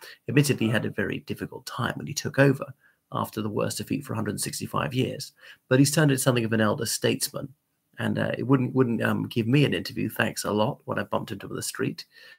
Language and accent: English; Ireland; from Ireland, welcome back to the channel.